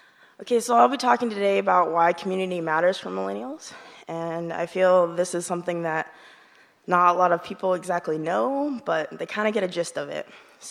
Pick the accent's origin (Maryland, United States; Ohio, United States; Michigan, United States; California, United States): Ohio, United States; Cincinnati; my hometown of Cincinnati, Ohio